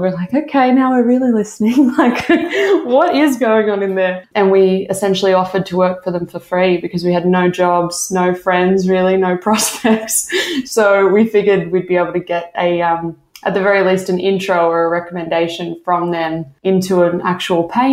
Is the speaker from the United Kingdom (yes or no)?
no; Newcastle, New South Wales, Australia; now in New York, United States; I'm actually originally from Newcastle. So I basically studied in Newcastle, studied communications, doing a mix of kind of PR and journalism. And then was working in an agency there